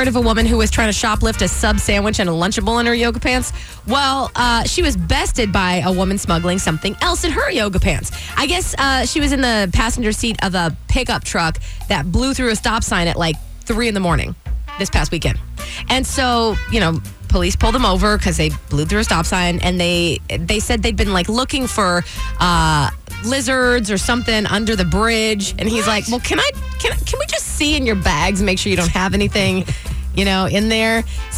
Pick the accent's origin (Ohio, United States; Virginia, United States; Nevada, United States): Ohio, United States; I'm from Ohio.